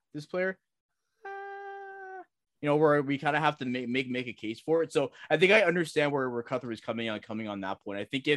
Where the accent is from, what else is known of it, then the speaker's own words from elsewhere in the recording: Toronto, Ontario, Canada; especially growing up in Toronto when the Leafs sucked